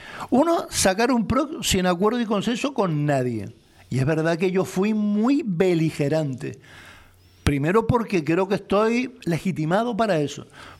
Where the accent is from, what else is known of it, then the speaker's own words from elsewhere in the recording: Canary Islands, Spain; el Parque Nacional de Teide y lo desconozco, no lo he visto, pero influye a las vías de acceso de mi pueblo. De guagua, de transporte